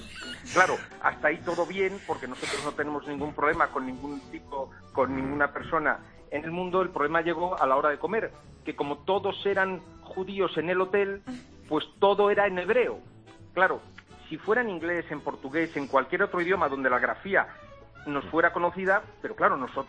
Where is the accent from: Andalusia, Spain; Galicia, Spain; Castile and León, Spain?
Castile and León, Spain; Frómista; Nosotros somos de Fromista y en Fromista se nos conoce como los judíos. Es el gentilicio por el que se nos conoce a los de Fromista.